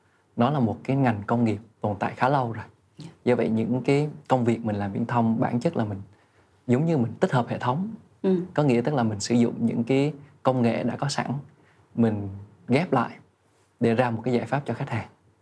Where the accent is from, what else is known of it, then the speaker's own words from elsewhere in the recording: Da Lat, Lam Dong, Vietnam; một cái dáng dấp hay một cái gì đó của quê hương mình. Thì Đà Lạt thì có hoa mimosa.